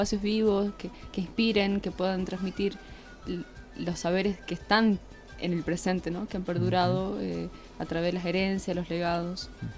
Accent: Amaicha del Valle, Tucumán, Argentina; Yo de los Valles Calchaquíes, de Amaicha del Valle.

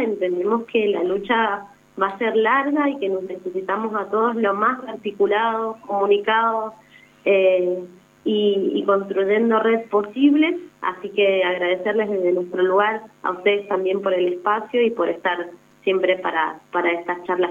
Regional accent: San Carlos, Mendoza, Argentina; now in Mendoza, Argentina; yo soy de San Carlos, tuve la posibilidad, para venirme a estudiar me tuve que venir a vivir a la capital

